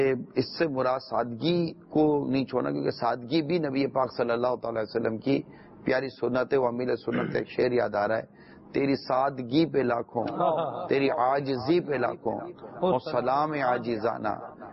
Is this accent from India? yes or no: no; Pakistan; میں پاکستانی ہوں. میں الحمدللہ کوشش کرتا ہوں کہ میں آتے جاتے ہوئے کچرا میرے سڑک پر نہ پھینکوں, اور میں پاکستانی ہوں.